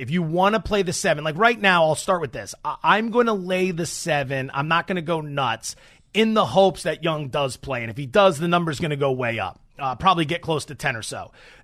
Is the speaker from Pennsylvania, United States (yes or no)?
yes; Allentown, Pennsylvania, United States; I'm from Allentown, Pennsylvania. So between the Eagles, the Phillies, and as a Penn State graduate, Penn State, this is too much for me.